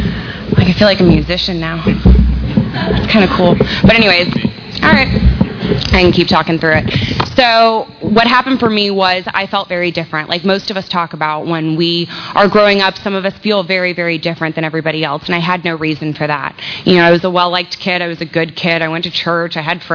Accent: Tampa, Florida, United States; But I was raised in Tampa.

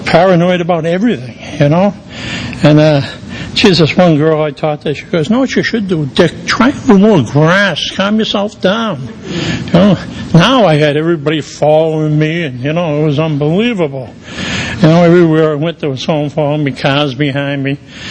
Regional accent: Boston, Massachusetts, United States; now in Florida, United States; And as you can tell, I talk funny. I'm from Boston, you know, and that's where I got sober.

